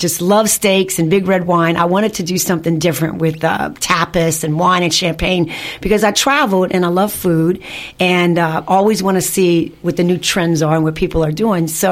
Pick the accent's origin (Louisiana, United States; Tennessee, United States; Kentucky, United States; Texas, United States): Louisiana, United States; New Orleans; I met my original partner, Dale Wamstead, who both of us were born and raised in New Orleans.